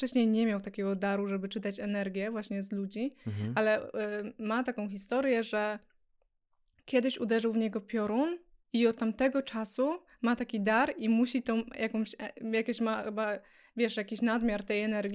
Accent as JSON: {"language": "Polish", "town": "Zielona Góra", "region": "Lubusz Voivodeship", "country": "Poland", "said": "gdzieś obok Zielonej Góry, bo jesteśmy z Zielonej Góry"}